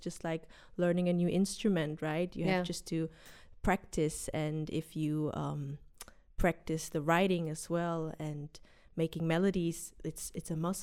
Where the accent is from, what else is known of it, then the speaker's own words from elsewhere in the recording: Zurich, Switzerland; English is a second language; never in Swiss German or German, even though I'm from Zurich, because I always listened to English music.